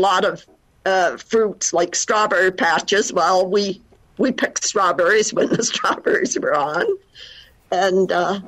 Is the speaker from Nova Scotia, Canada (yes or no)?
no; Middleport, Ontario, Canada; I was born in Middleport, Ontario, which is a little farming district. And my parents had a farm, and it's on what they call Highway 54, and it's along the Grand River.